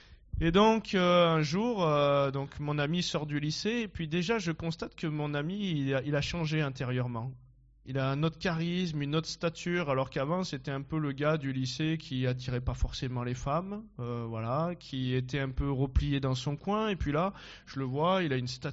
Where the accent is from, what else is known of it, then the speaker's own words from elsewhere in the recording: Valence, Auvergne-Rhône-Alpes, France; Ma famille, voilà, ils étaient simples, on a grandi en appartement à Valence